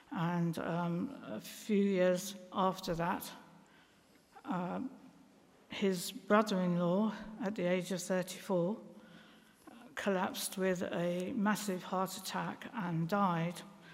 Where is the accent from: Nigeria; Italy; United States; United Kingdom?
United Kingdom; Bedford, East of England; I was born and brought up in Bedford, which is just 50 miles away from here.